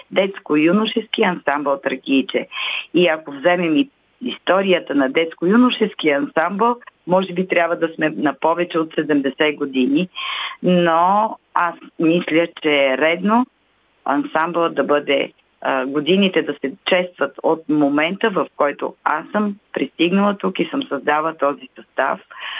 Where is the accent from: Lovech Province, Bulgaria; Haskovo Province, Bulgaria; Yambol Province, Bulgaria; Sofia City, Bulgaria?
Haskovo Province, Bulgaria; Haskovo; понеже съм си от Хасково